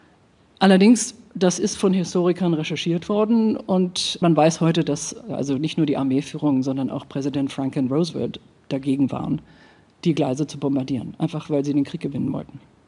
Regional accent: Bonn, North Rhine-Westphalia, Germany; born there; ich komme auch von hier. Das klang jetzt eher rheinisch. Ich bin in Bonn geboren, aber meine Großeltern haben hier gewohnt.

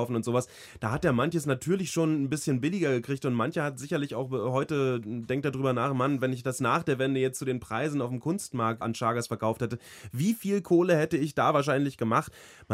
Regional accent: Germany; meiner Kindheit in der DDR

